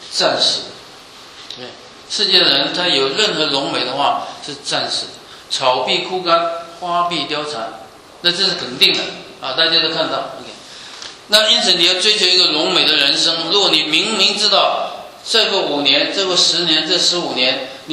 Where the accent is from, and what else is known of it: China